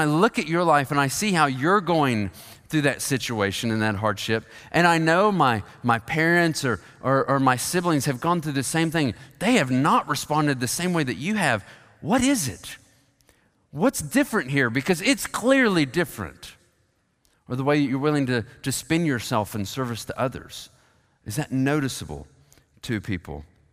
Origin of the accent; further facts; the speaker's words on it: the South, United States; Not simply because we're nice, not simply because we're from the South